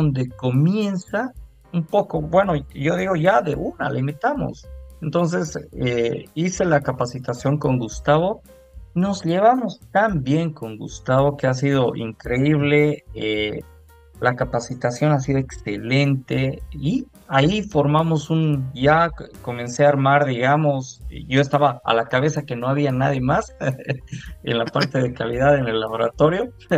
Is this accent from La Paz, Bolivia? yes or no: yes; La Paz, Bolivia; salí de la Universidad Católica Boliviana, sede de La Paz, yo soy de La Paz.